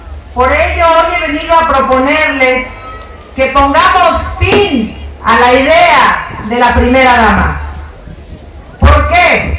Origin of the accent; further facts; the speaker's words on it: Mexico; todas nosotras somos mujeres de México